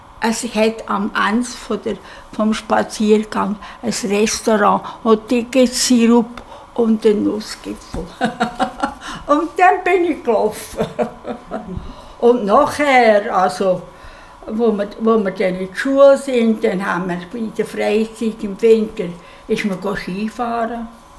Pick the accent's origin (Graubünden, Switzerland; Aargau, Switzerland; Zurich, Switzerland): Aargau, Switzerland; now in Bern, Switzerland; Ich bin 88, bin im Kanton Aargau aufgewachsen und nachher hier ins Bern gekommen